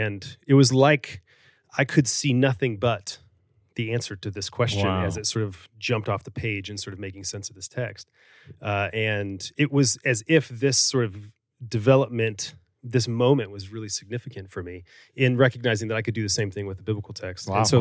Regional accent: Chicago, Illinois, United States; because I grew up in Chicago, to be at Wheaton or to be at Moody

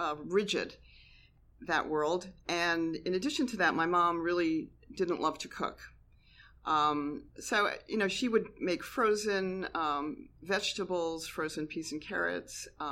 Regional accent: Scranton, Pennsylvania, United States; And I grew up in Scranton, Pennsylvania, a pretty conservative area.

